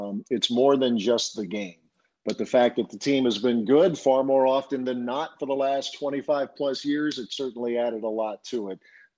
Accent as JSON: {"language": "English", "region": "Ohio", "country": "United States", "tie": "born or raised there", "moved": "yes", "said": "because I grew up in Ohio and I moved here in 1988."}